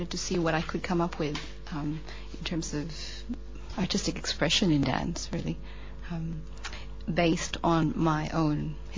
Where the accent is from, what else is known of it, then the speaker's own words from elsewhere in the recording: Australia; and then growing up in Australia, there's bound to be quite a fair amount of confusion